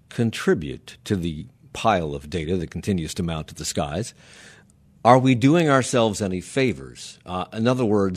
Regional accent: Washington, District of Columbia, United States; now in Charlotte, United States; I grew up in Washington. When Nordstrom opened in Washington, there was Woodward and Lothrop and the Heck Company

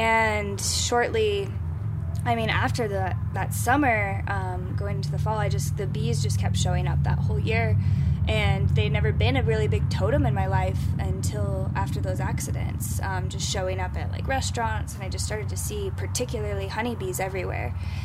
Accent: Morrison, Colorado, United States; So I grew up here in Colorado. I grew up along the Front Range in Morrison, Colorado, so just near Red Rocks outside of Denver.

